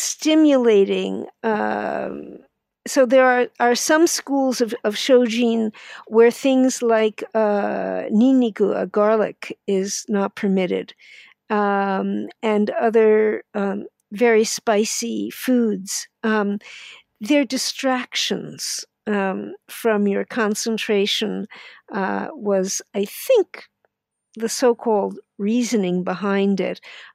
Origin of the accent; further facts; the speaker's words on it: New York City, New York, United States; I grew up in New York City and always expected to drink my milk